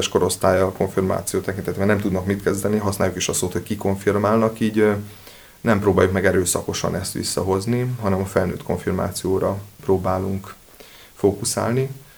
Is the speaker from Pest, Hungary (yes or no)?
no; Vásárosnamény, Szabolcs-Szatmár-Bereg, Hungary; born there; mert én Vásárosamény születésű vagyok